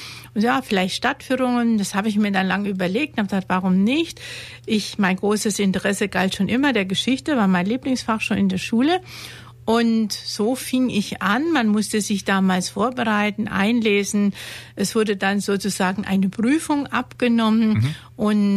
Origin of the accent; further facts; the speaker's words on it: Idar-Oberstein, Rhineland-Palatinate, Germany; born there; moved away as an adult; now in Ulm, Germany; In Ulm bin ich selber seit 1974. Bin geboren in Idar-Oberstein und kam dann per Zufall nach Ulm wegen der Arbeit